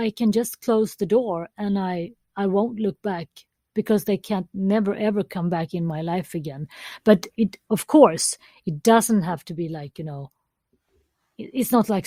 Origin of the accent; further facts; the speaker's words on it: India; born there; I am adopted. I was born in India.